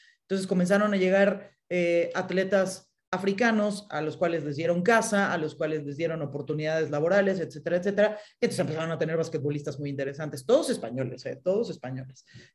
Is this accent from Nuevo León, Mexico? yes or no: no; Pachuca, Hidalgo, Mexico; me da muchísimo orgullo haber crecido aquí